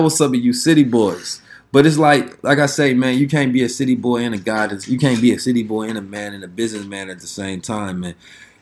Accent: Oakland, California, United States; And whatever game that I got, because I'm from Oakland, man, the city of game.

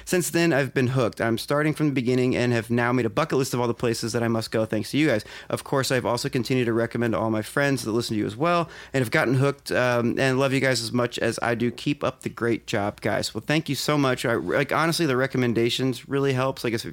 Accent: St. Louis, Missouri, United States; I started with the Limp Mansion series because we are from St. Louis and booked a night there for our birthdays.

